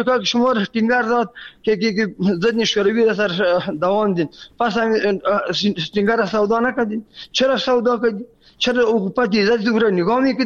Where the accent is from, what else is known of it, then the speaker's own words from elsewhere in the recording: Afghanistan; ما خودم پورا افغان هستم